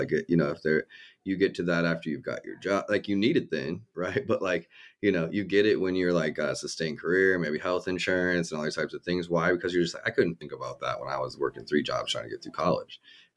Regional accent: Midwest, United States; One, growing up in the Midwest, like the malls are shit.

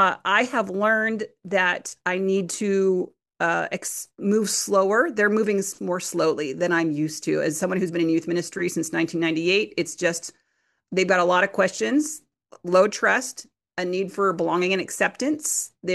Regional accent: United States; as an American, I was so quick to raise my hand

